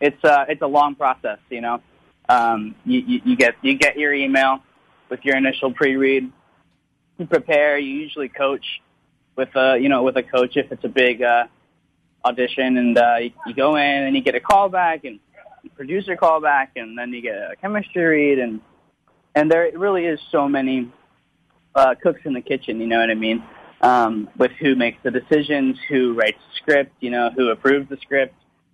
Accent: Orlando, Florida, United States; Yeah, well, you know, I'm from Orlando, so.

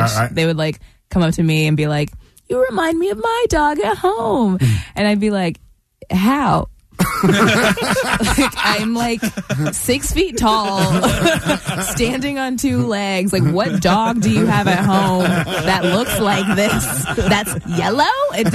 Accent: Indianapolis, Indiana, United States; now in Los Angeles, United States; I'm from Indianapolis, Indiana.

